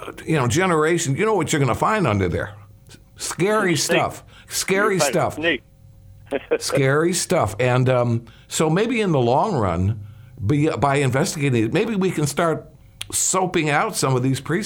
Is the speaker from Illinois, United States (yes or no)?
yes; Chicago, Illinois, United States; Now remember, I'm from Chicago. They did it all the time there.